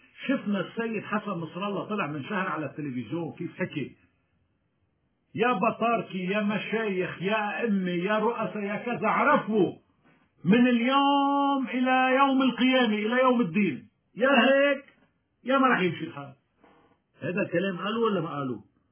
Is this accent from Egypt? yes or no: no; Lebanon; يعني أول شيء أنت مواطن لبناني وأنا مواطن لبناني